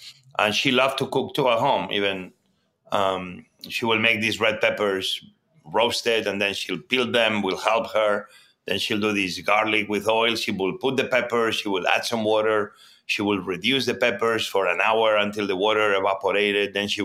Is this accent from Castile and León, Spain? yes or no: no; Barcelona, Catalonia, Spain; also born or lived in Mieres, Asturias; I born in a Red Cross hospital. My father was a nurse. My mom became one later on. But I grew up in Catalonia, in Barcelona, because my mom and my father moved to Barcelona for the opening of a new hospital.